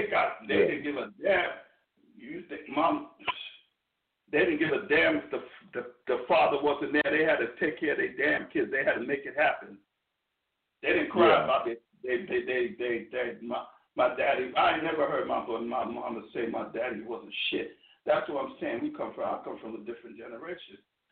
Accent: Brooklyn, New York, United States; I come from New York. I come from Brooklyn.

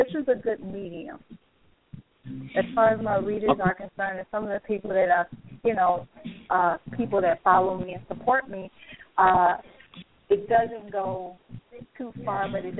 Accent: Chicago, Illinois, United States; Well, I'm from Chicago.

